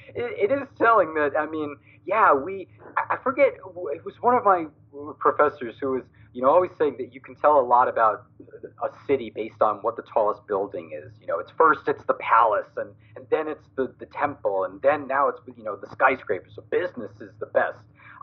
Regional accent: New York, United States; Yeah, and I grew up in New York, so I'm used to the big cities.

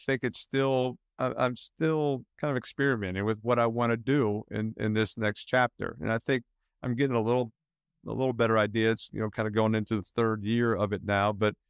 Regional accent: New Orleans, Louisiana, United States; she's from Nashville, I'm from New Orleans, and we thought about going down south.

